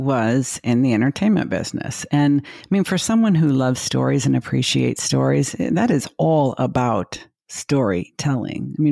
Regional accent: Los Angeles, California, United States; It's like a fairy tale, because I grew up in Los Angeles.

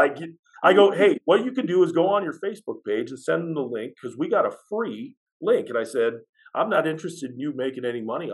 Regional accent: Chicago, Illinois, United States; I was brought up in Chicago to not like the Bears at all.

